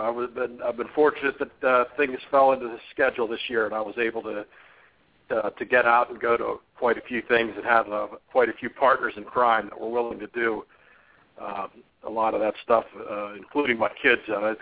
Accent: Harrisburg, Pennsylvania, United States; I grew up in Harrisburg, and he would, at least a couple times a year, take us to Baltimore and Philadelphia to go see some events

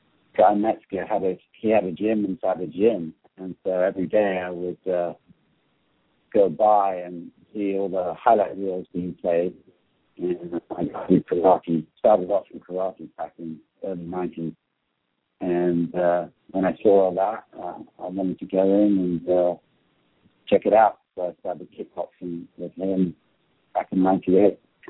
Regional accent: England, United Kingdom; now in United States; I'm from in the UK. I'm from England originally, but I've lived in America since 94.

